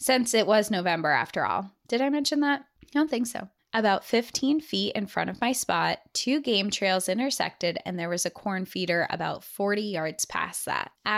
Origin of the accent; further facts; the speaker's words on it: Austin, Texas, United States; I'm your typical, overly prideful, lanky Texan who always wears a cowboy hat and boots. I'm from Austin, Texas